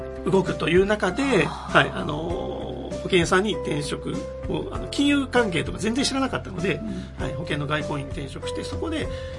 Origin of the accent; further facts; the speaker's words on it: Usa, Oita, Japan; 宇佐出身ですし、やっぱり宇佐が大好きなので、はい、で、うちは農家ですし、